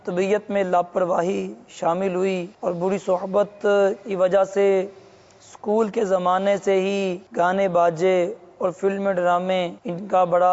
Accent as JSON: {"language": "Urdu", "town": "Gujranwala", "region": "Punjab", "country": "Pakistan", "said": "میرا تعلق گجرانوالا شہر سے ہے۔"}